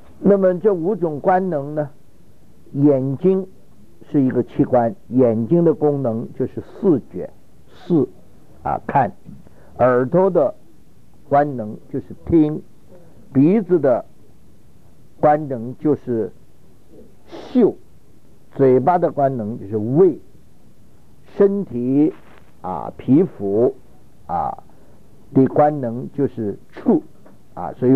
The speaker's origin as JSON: {"language": "Chinese", "country": "China", "said": "我们中国人叫三魂"}